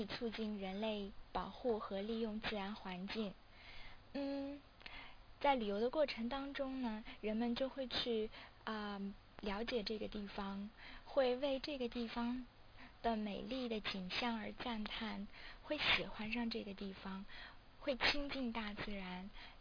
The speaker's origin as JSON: {"language": "Chinese", "region": "southern China", "country": "China", "said": "虽然我是南方人，但是我的外公以及我的爷爷都是北方人，"}